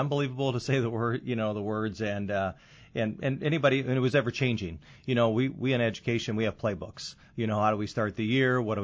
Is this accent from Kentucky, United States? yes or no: no; Davenport, Iowa, United States; I'm actually born and raised in the Quad Cities in Davenport. My wife and I are both Davenport Central graduates.